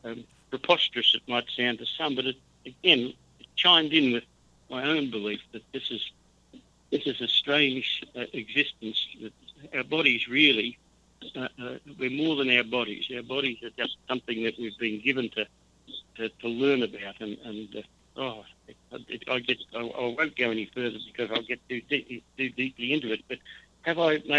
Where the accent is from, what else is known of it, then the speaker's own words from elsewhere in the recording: Melbourne, Victoria, Australia; born there; I've been to Sydney, which is a much bigger city than I was born in Melbourne. I know Melbourne pretty well.